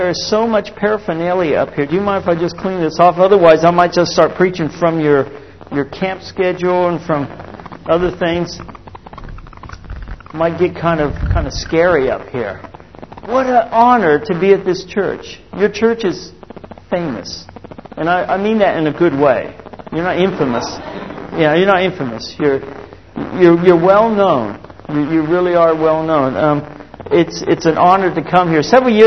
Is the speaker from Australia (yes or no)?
yes; Australia; And I am an Aussie